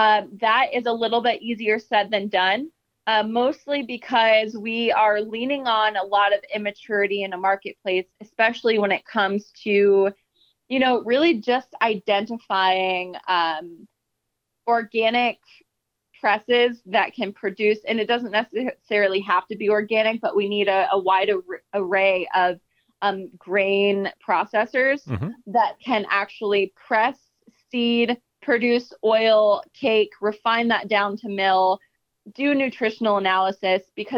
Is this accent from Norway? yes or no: no; Indiana, United States; You know, I'm from Indiana and I'm also a realist.